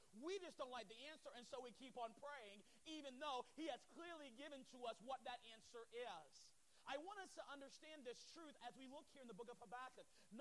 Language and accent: English; Morehead City, North Carolina, United States; I'm from North Carolina, and I grew up on the beach side of North Carolina by Morehead City, by a military base, and I went to a very small school